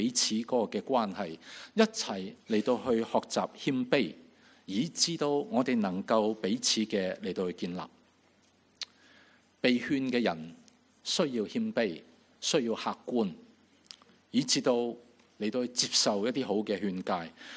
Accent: China; 我哋中國人講得好好

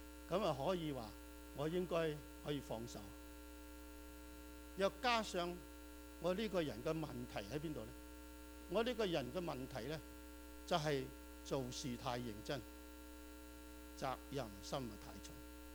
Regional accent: China; 我哋嘅心都為咗我哋國家一方面好傷痛

